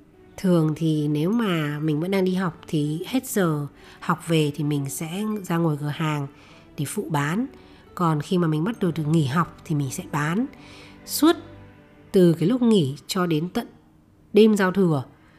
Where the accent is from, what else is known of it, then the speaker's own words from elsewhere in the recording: Hanoi, Vietnam; Mình sinh ra và lớn lên ở Hà Nội.